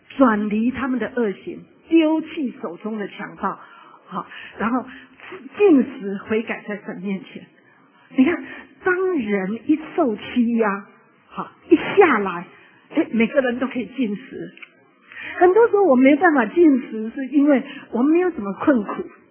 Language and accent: Chinese; China; 好，我们中国人都爱吃吧，好，总是吃得起，还是会有多少客人